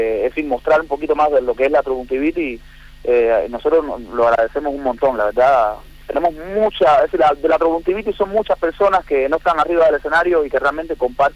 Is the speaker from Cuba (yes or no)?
yes; Cuba; yo soy un cubano que nací medio que en el lugar de equivocado en cuanto musicalmente. Tengo una influencia del rock nacional argentino increíble